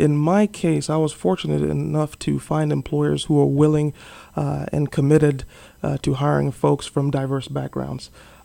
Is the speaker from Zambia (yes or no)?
yes; Zambia; When I was growing up in Zambia, there were 2 universities in the entire country